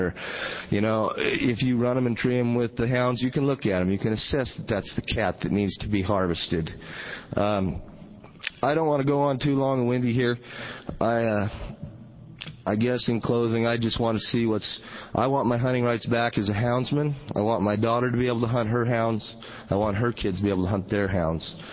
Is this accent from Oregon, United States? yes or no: yes; Silver Lake, Oregon, United States; I'm from Silver Lake, Oregon.